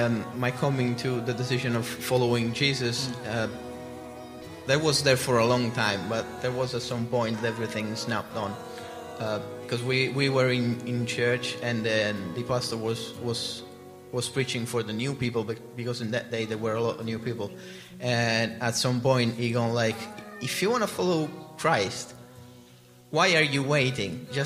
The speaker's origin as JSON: {"language": "English", "region": "Sicily", "country": "Italy", "said": "No, yeah, it was in Italy. I'm from Sicily."}